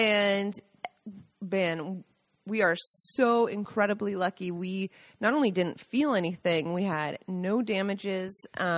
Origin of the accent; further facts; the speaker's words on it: Seattle, Washington, United States; Yeah, I grew up in Seattle, so it's not the same for me.